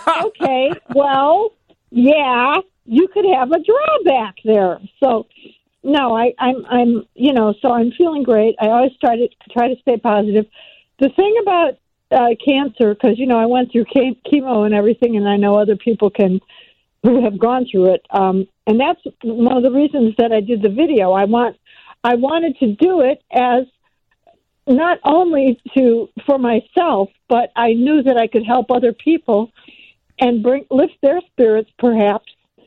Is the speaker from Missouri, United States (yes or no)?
no; Oak Park, Illinois, United States; Chicago is my hometown. I know. I love Chicago. Actually, I am from Oak Park, Illinois, which is also the home of Ernest Hemingway and Frank Lloyd Wright.